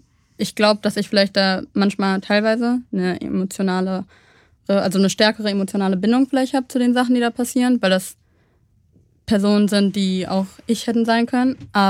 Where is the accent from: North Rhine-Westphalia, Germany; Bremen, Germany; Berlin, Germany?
North Rhine-Westphalia, Germany; Cologne; Also Deutschland oder Köln ist meine Heimat, aber auch Eritrea hat noch so ein Stück Herz von mir. Das fühle ich mich auch sehr eng verbunden zu.